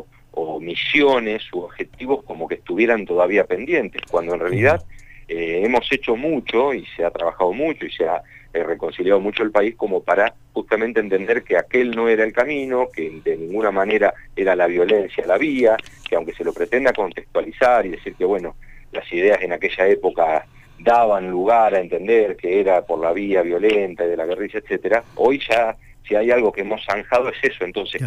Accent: Argentina

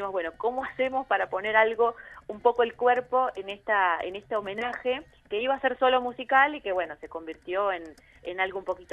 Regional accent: Mar del Plata, Buenos Aires Province, Argentina; Nosotras las tres somos amigas de hace muchos años, somos de Mar del Plata

